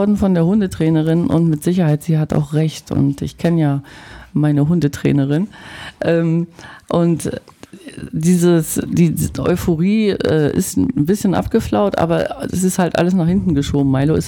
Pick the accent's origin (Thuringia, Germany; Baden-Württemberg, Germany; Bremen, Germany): Bremen, Germany; das kann ich jetzt als Bremer ein bisschen umschiffen.